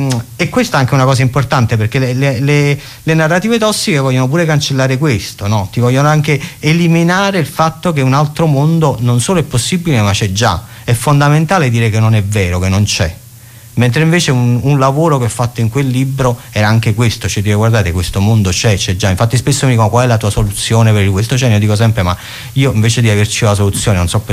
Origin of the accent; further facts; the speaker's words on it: Naples, Campania, Italy; io sono di Napoli, lo so che l'accento penserete che sono di Mestre, ma insomma invece sono di Napoli, e in effetti sai, tu vivi, nasci in un posto e quindi è chiaro che sei legata a quel posto